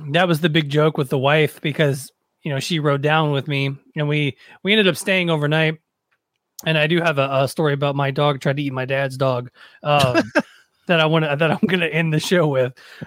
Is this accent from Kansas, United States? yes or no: no; Nashville, Tennessee, United States; But I grew up in Nashville